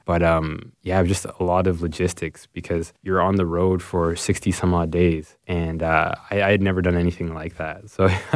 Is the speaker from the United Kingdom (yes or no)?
no; Scarborough, Ontario, Canada; I mean, the community that I grew up in Scarborough was mostly people of color